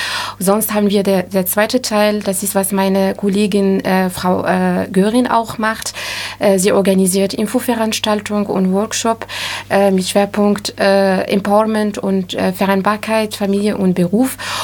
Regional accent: Morocco; first language Arabic; German is a second language; ich komme aus Marokko. Unsere so Muttersprache ist Arabisch, aber die zweite Amtssprache ist Französisch. Damit bin ich auch aufgewachsen.

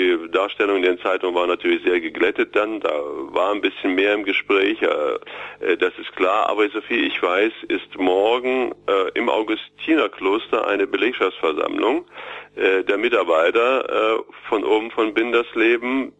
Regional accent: Gotha, Thuringia, Germany; now in Erfurt, Germany; Ich bin in Gotha groß geworden, lebe natürlich sehr lange schon in Erfurt

